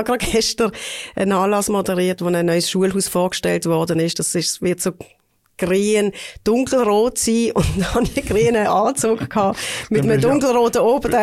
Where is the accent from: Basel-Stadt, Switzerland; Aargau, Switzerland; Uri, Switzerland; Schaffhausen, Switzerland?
Basel-Stadt, Switzerland; Basel; ich bin in Basel aufgewachsen, eigentlich mitten in der Stadt, im Ökolombad-Quartier, in einem kleinen Einfamilienhaus.